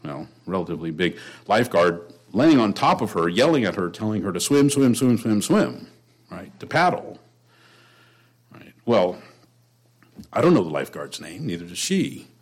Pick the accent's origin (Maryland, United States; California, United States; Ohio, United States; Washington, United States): California, United States; I had been in the ocean a lot growing up in the Bay Area, but I barely made it back.